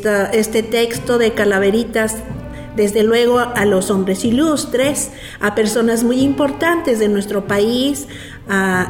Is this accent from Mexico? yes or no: yes; Mexico; Bueno, en México tenemos como mexicanos una costumbre